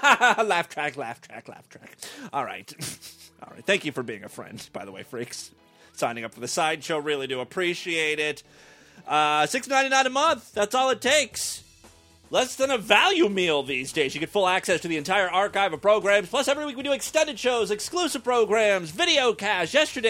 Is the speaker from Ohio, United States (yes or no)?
yes; Ohio, United States; The first one comes from my home state of Ohio, which is quickly becoming Florida 2.0.